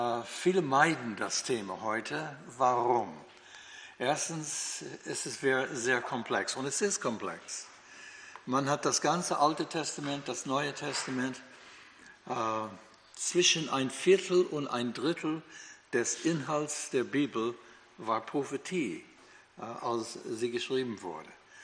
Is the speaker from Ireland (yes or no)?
no; United States; German is a second language; now in Germany